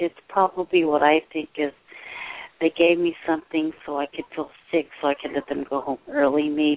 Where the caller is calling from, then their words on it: California, United States; I'm calling from California.